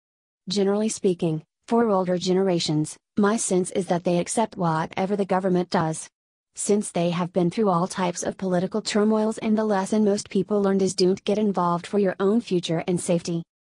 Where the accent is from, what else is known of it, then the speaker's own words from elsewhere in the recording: Beijing, China; I was born and raised in Beijing in an upper middle class household. My parents are business people and have close ties to several governmental officials.